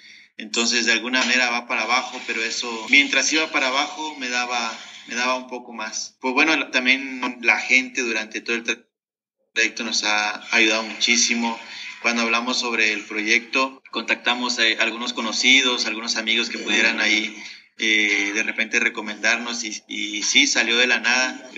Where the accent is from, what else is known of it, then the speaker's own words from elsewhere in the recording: Mexico; salí de México en esa fecha y empecé a recorrer.